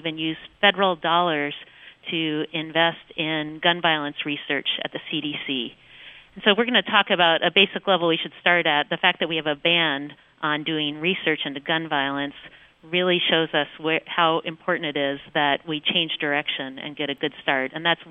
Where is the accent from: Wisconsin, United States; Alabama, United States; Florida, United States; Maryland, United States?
Alabama, United States; Selma; born there; Well, you know, I was born in Selma, Alabama